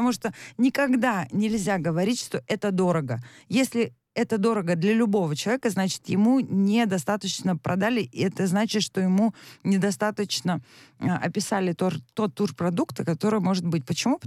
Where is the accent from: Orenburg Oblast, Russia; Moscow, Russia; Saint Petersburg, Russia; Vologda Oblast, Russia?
Orenburg Oblast, Russia; Я родом из Оренбургской области, где очень много немцев, которые вернулись на свою историческую родину.